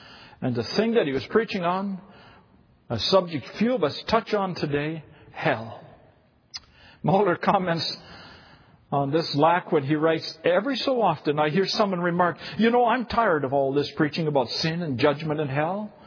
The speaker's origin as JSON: {"language": "English", "town": "Dryden", "region": "Ontario", "country": "Canada", "tie": "born or raised there", "said": "many years ago, as a young boy, I heard a sermon by a shantyman in my hometown church in Dryden."}